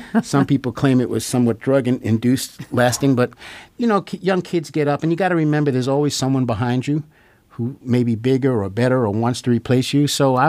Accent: New York City, New York, United States; I'm from the Bronx, so we're familiar with the Yankees

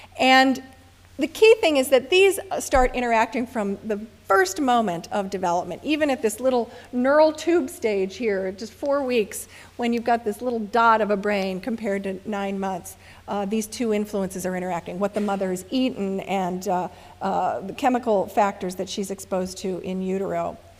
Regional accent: Chicago, Illinois, United States; I'm from Chicago, where the trees are bare all winter.

